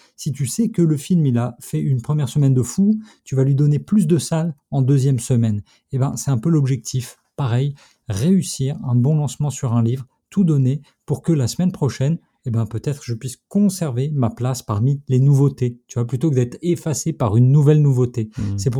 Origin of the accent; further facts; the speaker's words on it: France; Or, nous sommes français, nous parlons donc généralement mal anglais